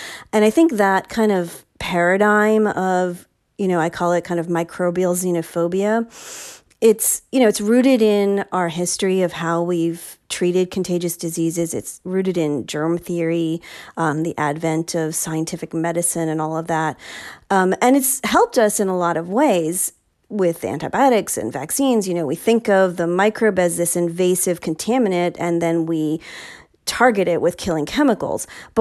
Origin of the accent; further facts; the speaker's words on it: New York City, New York, United States; born there; I'm from New York City. That's where I was born.